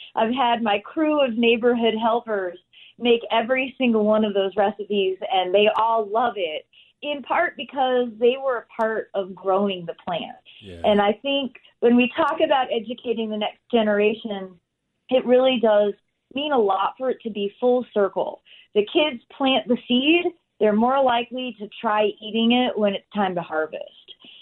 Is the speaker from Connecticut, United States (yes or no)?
no; Michigan, United States; I grew up in the Midwest. I'm from Michigan.